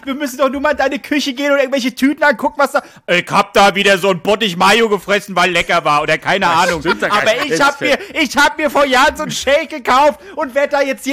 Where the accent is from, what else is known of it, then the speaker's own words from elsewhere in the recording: Bavaria, Germany; born there; ich bin auch ein Bayer, ich wurde ja da geboren